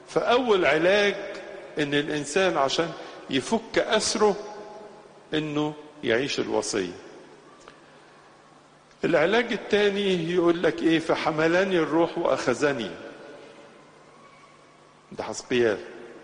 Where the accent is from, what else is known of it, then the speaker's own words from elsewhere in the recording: Egypt; تاريخنا كمصريين